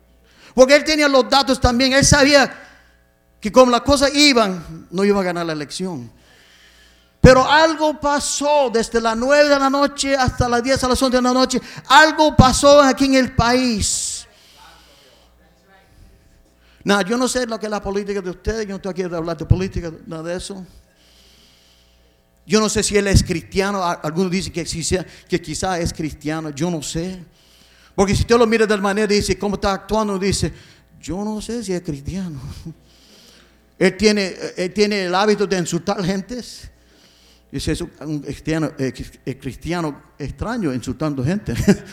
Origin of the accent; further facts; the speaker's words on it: Gary, Indiana, United States; Y yo soy nacido y criado en Gary, Indiana. No todos los puertorriqueños son de Nueva York o de California, otro sitio, o de Miami. Algunos son de Gary, Indiana. Y ahí es donde yo nací.